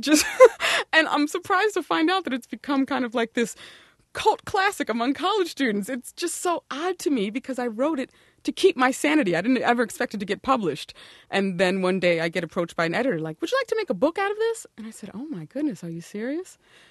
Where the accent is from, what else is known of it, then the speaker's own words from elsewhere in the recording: East Coast, United States; Well, I'm from the East Coast, and meeting just means you're having a little meet and greet.